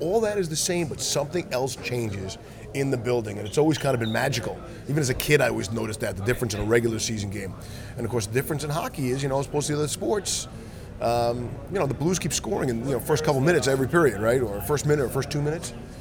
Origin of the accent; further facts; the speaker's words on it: New York, United States; I grew up in New York as a Ranger fan.